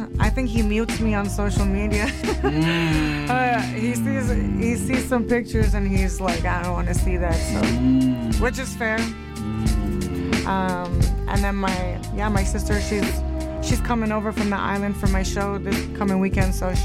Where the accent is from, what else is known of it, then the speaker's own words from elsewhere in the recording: Victoria, British Columbia, Canada; born there; So I was actually born on the island. I was born in Victoria. Mm. I grew up here, but I was born there.